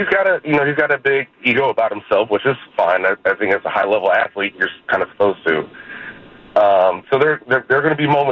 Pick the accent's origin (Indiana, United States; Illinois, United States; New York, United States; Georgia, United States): Georgia, United States; Atlanta; obviously, like, growing up in Atlanta, I remember Dennis when he first got into the league, right, because he came with the Hawks.